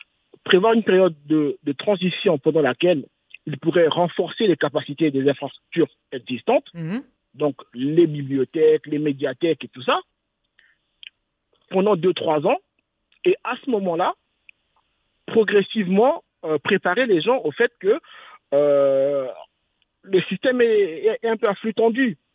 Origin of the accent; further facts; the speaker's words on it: Brazzaville, Republic of the Congo; moi, je suis congolais de Brazzaville